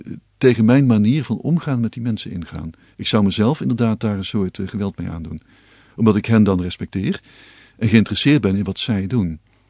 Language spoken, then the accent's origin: Dutch; North Brabant, Netherlands; Dat is een reinheid die ik, uit Brabant, nooit kan